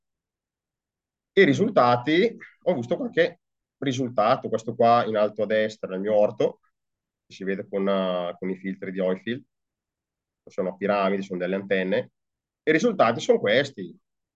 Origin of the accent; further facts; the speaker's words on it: Caravaggio, Lombardy, Italy; sono entrato a far parte di un gruppo qua del mio paese a Caravaggio